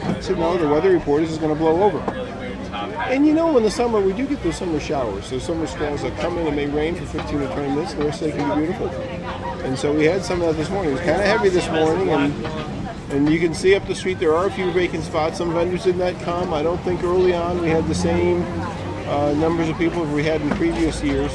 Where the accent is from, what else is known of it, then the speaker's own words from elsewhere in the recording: Coxsackie, New York, United States; now in Athens, United States; I grew up in Coxsackie. And 3 years ago, when I moved back to the area to Athens